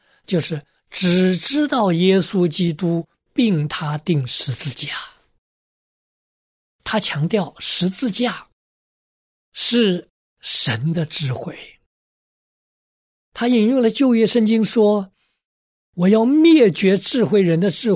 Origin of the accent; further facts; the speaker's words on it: China; 其实我们中国人也有点这样的